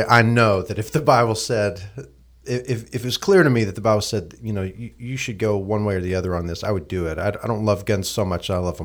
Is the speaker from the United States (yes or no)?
yes; Texas, United States; I'll also share that I was raised in Texas